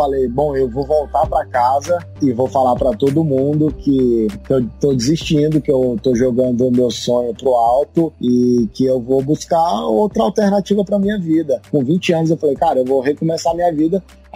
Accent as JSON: {"language": "Portuguese", "town": "Brasília", "region": "Federal District", "country": "Brazil", "said": "como eu sou lá de Brasília"}